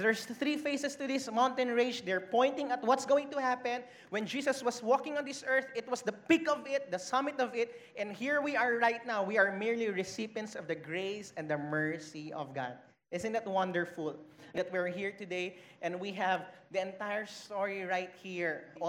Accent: Philippines; Growing up in the Philippines, some of us, we've memorized John chapter 3 verse 16.

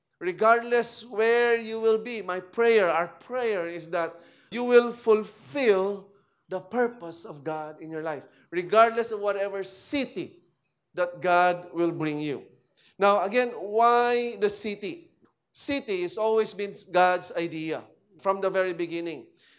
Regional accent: Marikina, Metro Manila, Philippines; And we came from Marikina. We lived there.

